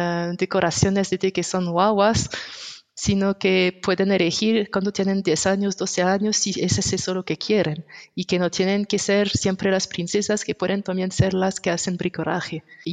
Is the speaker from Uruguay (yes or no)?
no; France; Spanish is a second language; now in Switzerland; Y yo soy francesa, pero vivo en Suiza ahora